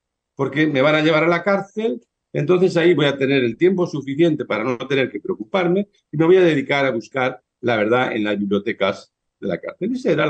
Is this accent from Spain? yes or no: yes; Spain; born there; Yo nací en España.